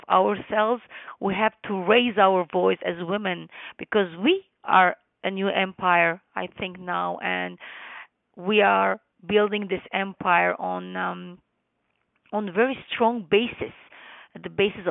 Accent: Lebanon; born there; first language Armenian; English is a second language; English is my fourth language. I speak Armenian, which is my mother tongue, because I am the granddaughter of Armenian genocide survivors, and I was born in Lebanon, and I was born and I started speaking Armenian and listening Armenian from my parents.

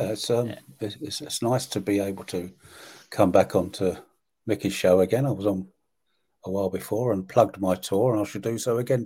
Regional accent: London, United Kingdom; I grew up in South London

